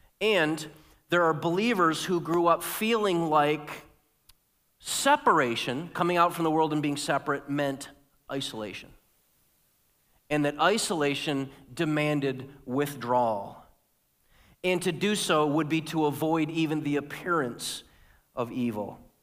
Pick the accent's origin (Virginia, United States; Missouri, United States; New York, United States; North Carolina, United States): New York, United States; Liverpool; I grew up in the Liverpool School District, went to a big public high school. I grew up in a trailer park called Casual Estates